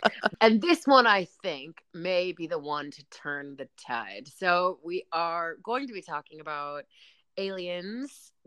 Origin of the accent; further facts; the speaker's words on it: England, United Kingdom; I'm the English person in this scenario.